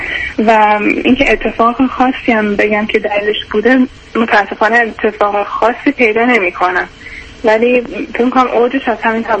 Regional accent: Iran; moved away as an adult; now in United States; من 23 سالمه، 4 سالی که از ایران اومدم آمریکا و الان دانشجو هستم.

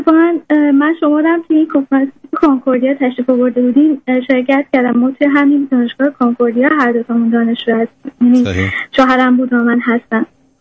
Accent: Iran; moved away as an adult; now in Canada; آقای دکتر، من 4 سال پیش از ایران اومدم کانادا برای مقطع دکترا تو رشته کامپیوتر

